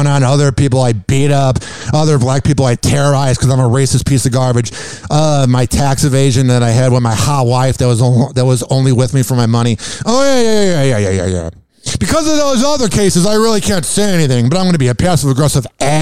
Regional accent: Chicago, Illinois, United States; I grew up in Chicago. I grew up in the suburbs.

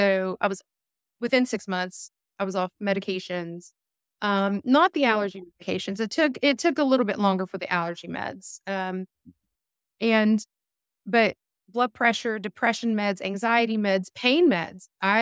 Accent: West Virginia, United States; I'm like, that's the South. I'm originally from West Virginia.

